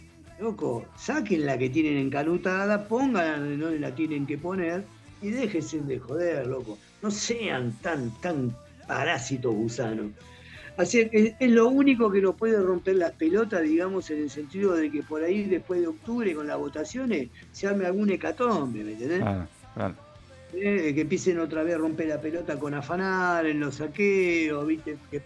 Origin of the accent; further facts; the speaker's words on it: Santiago del Estero, Argentina; Yo vengo de Santiago del Estero y me pongo a hablar con gente, digamos, nativa.